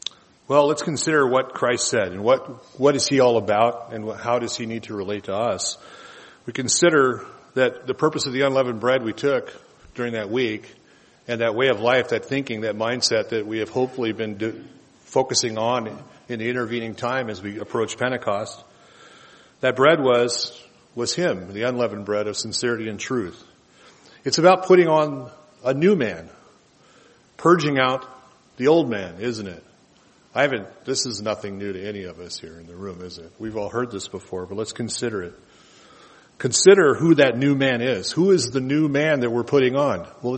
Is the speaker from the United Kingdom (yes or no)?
no; United States; I'm a patriot. I'm an American. I was proud of the flag. I was proud of all of those things that America stood for. I was born here